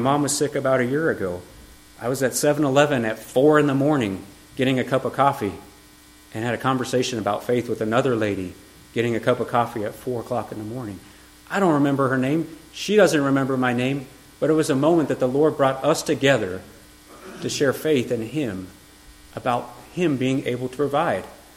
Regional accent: Denver, Colorado, United States; now in Missouri, United States; When I first got here, people asked, "Where are you from?" "Well, from Denver." "You don't sound like you're from here." And I had to learn what it was like to speak Missourian.

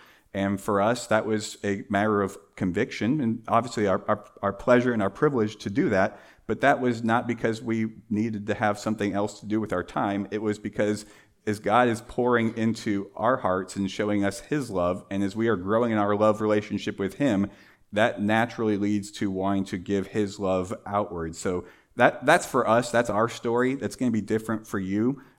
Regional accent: Mexico; Growing up in Mexico, it's very common.

